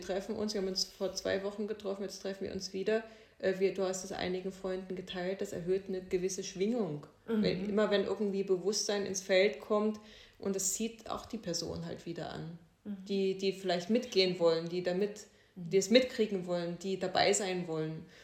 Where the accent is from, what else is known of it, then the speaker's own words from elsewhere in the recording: Germany; now in Austria; ich bin ursprünglich Deutsche, die Österreicher sagen Piefke.